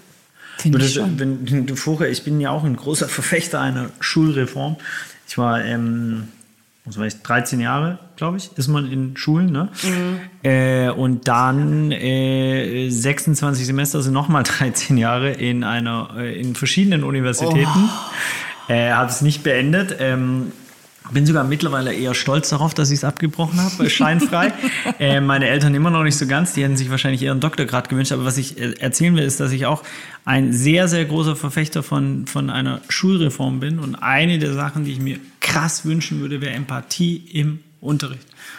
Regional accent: Baden-Württemberg, Germany; also born or lived in Hamburg; ich komme ja aus dem Schwabenländle, ne? Sehr Bürger, Bildungsbürgertum. Ja? Ja. Also, und ich sage immer den Leuten, dass ich geboren im Schwabenländle bin, aber sozialisiert auf St. Pauli.

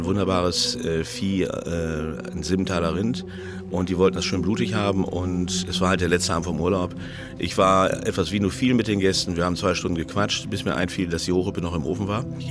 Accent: North Rhine-Westphalia, Germany; Ich komme aus Ostwestfalen, da wo die ganzen Holzwürmer wohnen.

